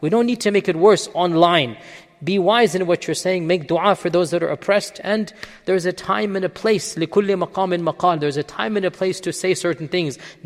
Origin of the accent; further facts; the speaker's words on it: Pakistan; Dear fellow Pakistanis, I speak to you as a Pakistani.